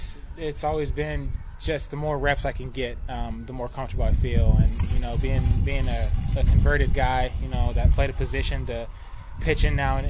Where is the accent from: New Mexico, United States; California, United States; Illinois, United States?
New Mexico, United States; Albuquerque; Well, I'm from Albuquerque originally, so I get up to Denver a lot.